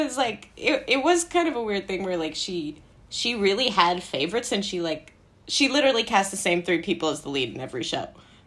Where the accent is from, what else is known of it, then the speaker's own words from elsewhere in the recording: Brooklyn, New York, United States; I was born and raised in Park Slope, Brooklyn, where I went to the Berklee Carroll School for most of my life.